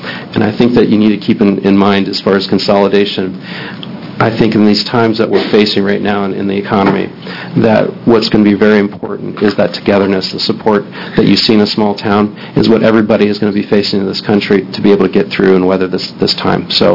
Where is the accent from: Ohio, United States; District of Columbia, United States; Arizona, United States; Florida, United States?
Ohio, United States; Columbus; now in Corvallis, United States; As far as I come from a large city. I come from Columbus, Ohio.